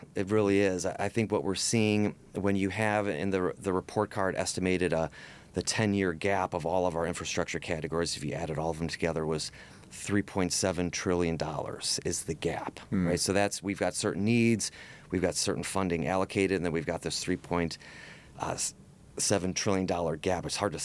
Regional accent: Chicago, Illinois, United States

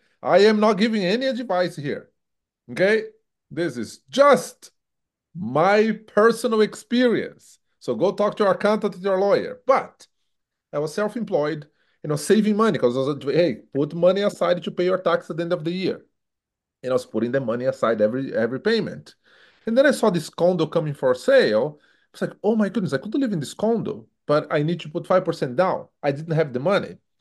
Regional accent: São Paulo, Brazil; English is a second language; now in Canada; So growing up in Brazil, and I came from São Paulo, which is the largest city in the South Hemisphere, and very dynamic city. But I grew up in the hood, like hood.

